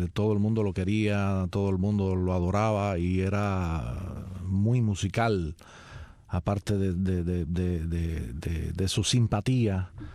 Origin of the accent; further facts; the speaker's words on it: Havana, Cuba; born there; Yo nací en La Habana, pero mi familia es de ahí, y las vacaciones me las pasaba en San Nicolás de Bari